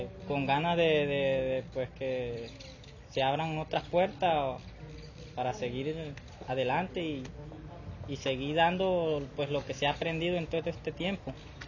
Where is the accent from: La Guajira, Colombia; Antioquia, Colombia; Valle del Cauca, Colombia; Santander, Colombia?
La Guajira, Colombia; Chancleta; vengo de la comunidad de Chancleta